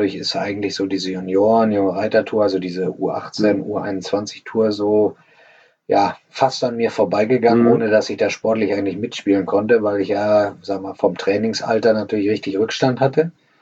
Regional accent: Warendorf, North Rhine-Westphalia, Germany; Das war zu der Zeit in meiner Jugend in Warndorf genauso angesagt wie der Reitsport, noch mit Bundesleistungszentrum, mit Internat und so weiter und so fort.

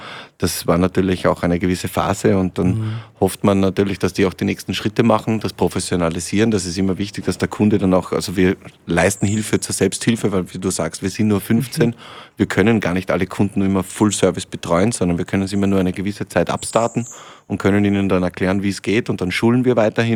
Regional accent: Lienz, Tyrol, Austria; Aber genauso mit tollen Hotels aus meiner Heimat, aus Osttirol, aus Lienz

